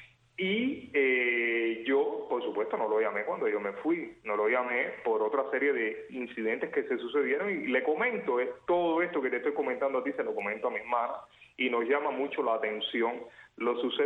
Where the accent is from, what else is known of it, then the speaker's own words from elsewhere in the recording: Cuba; moved away; y yo salí de Cuba